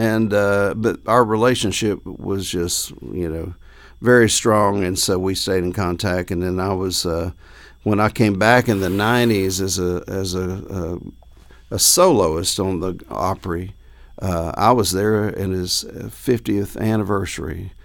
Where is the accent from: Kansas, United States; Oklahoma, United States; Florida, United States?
Florida, United States; Jacksonville; I mean, I grew up in Jacksonville, Florida